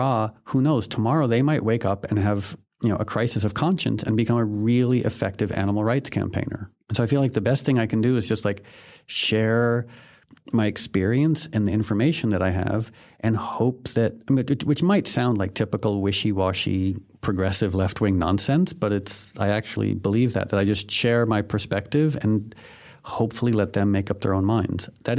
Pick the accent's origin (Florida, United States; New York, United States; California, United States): California, United States; this is really going to prove that I'm a hippie from Southern California